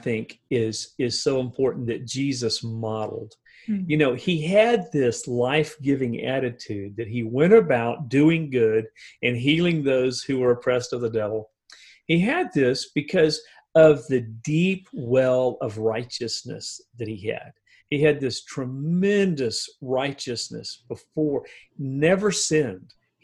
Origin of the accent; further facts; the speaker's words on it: United States; you know, I'm an American. We live in such a fabulous, fabulous society.